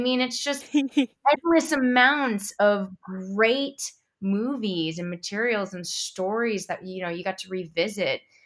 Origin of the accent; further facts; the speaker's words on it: San Francisco, California, United States; I grew up in San Francisco, so we'd always go to Big Sur or the Redwoods or Point Reyes.